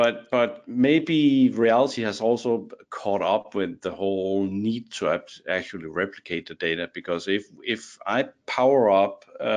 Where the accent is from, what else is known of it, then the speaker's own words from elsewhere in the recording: Denmark; accent: Danish; English is a second language; But going back, just my strange accent is because I'm actually Danish. But going back to that time in Denmark